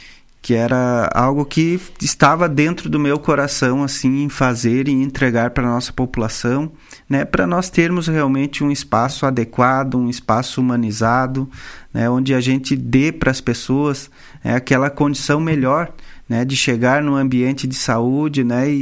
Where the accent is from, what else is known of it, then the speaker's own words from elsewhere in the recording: Vacaria, Rio Grande do Sul, Brazil; quando nós chegamos lá, entramos num gabinete e falamos que somos de Vacaria, né?